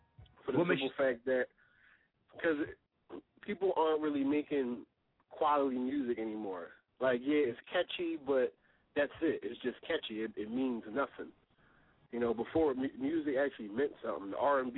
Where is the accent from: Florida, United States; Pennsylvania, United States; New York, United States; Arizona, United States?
Pennsylvania, United States; Philadelphia; I'm from North Philadelphia, and I'm just a hard worker, man.